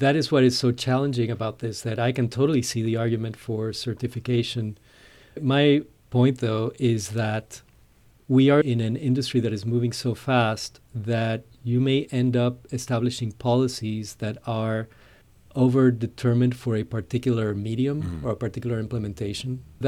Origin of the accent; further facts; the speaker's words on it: Panama; I was practicing in Panama, in my home country